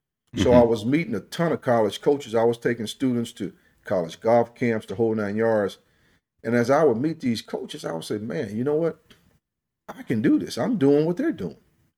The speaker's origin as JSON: {"language": "English", "town": "Winston-Salem", "region": "North Carolina", "country": "United States", "tie": "born or raised there", "said": "Growing up in North Carolina, growing up in Winston-Salem, I was able to see what I call traditional PGA Tour events."}